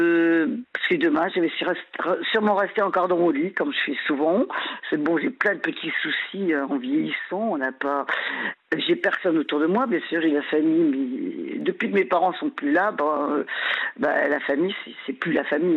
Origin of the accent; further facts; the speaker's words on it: Algeria; born there; je suis pas née en France. Je suis née en Algérie.